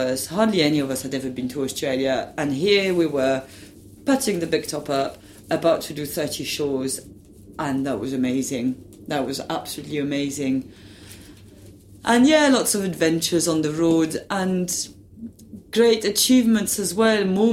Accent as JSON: {"language": "English", "country": "United Kingdom", "said": "audiences, when they see our work, are quite surprised to find out we're British."}